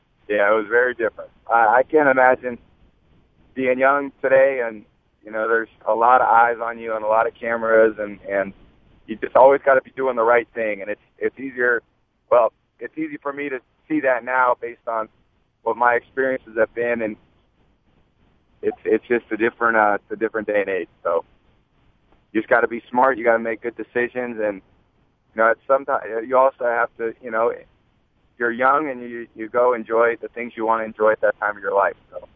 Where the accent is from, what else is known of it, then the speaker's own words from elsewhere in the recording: California, United States; he and Steve Young growing up in the Bay Area, with those two guys were, you know, the guys that I idolized.